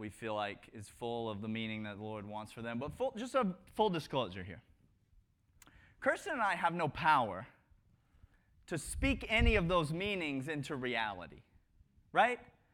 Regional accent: Georgia, United States; born there; I was born in Georgia.

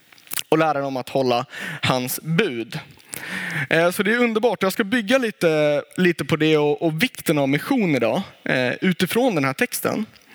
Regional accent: Värmdö, Stockholm County, Sweden; now in Jönköping, Sweden; Jag kommer från Värmdö. Det sägs att det ska vara den bästa ön, men det finns väl olika meningar på det där. Men därifrån kommer jag. Det ligger i Stockholms skärgård. Och jag bor numera i Jönköping.

